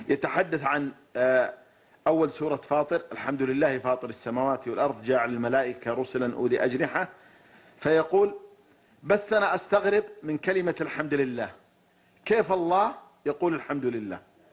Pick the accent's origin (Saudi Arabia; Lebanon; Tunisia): Saudi Arabia; ما الذي أستفيده أنا كمواطن سعودي صحراوي